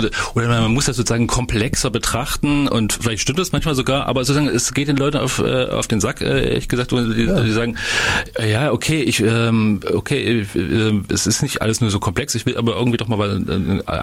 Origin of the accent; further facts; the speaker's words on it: Eisenach, Thuringia, Germany; Ich komme aus Eisenach